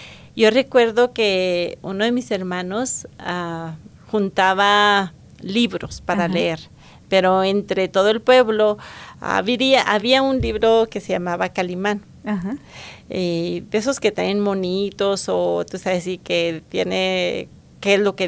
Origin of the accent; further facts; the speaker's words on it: Colonia Alamillo, Chihuahua, Mexico; de un pueblito muy pequeño de allá de Chihuahua llamado Colonia Alamillo. Ajá. Y es muy, muy entre la sierra, digámoslo así, ¿verdad? Así es que soy de Chihuahua de la Sierra.